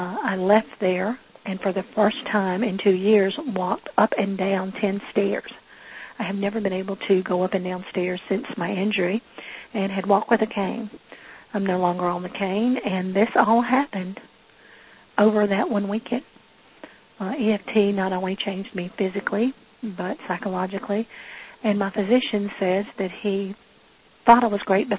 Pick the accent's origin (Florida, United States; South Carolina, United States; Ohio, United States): South Carolina, United States; Coward; I am from Coward, South Carolina, a small town near Florence, and you made believers out of us down here.